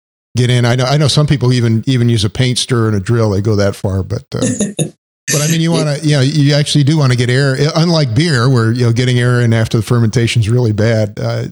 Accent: New York, United States; Yeah, I grew up in New York, and you used to be able to get it off the press.

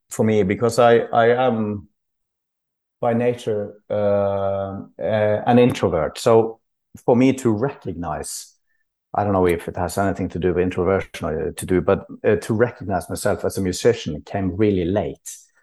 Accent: Tromsø, Troms, Norway; English is a second language; Obviously, I grew up in Tromsø in northern Norway. Like, that's pretty remote. 69 degrees north, if you have a map of the world.

